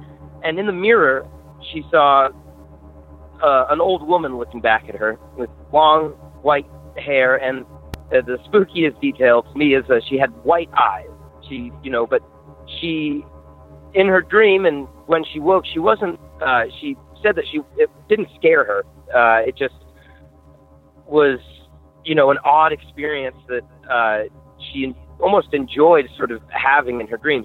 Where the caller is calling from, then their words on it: Vermont, United States; I'm calling from Vermont.